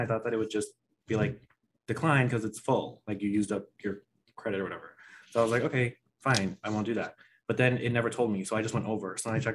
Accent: Wales, United Kingdom; I was born in Wales, raised in Wales, lived there my whole life.

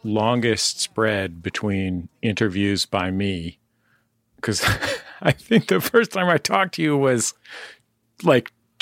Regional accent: California, United States; for me growing up in the Bay Area, certainly there were big national acts, right?

